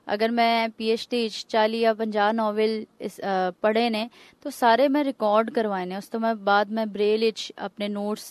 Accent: Lahore, Punjab, Pakistan; ਮੈਂ ਲਾਹੌਰ 'ਚ ਹੀ ਪੈਦਾ ਹੋਈ ਹਾਂ, ਸਮਨਾਬਾਦ ਵਿੱਚ ਰਹਿੰਦੀ ਹਾਂ

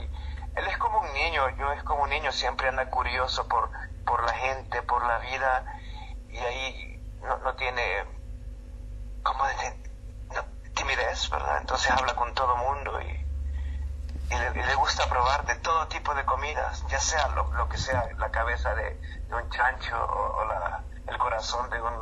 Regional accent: El Salvador; now in Robertson, Australia; Yo crecí en El Salvador más que nada, entonces es bien similar realmente a los dos países.

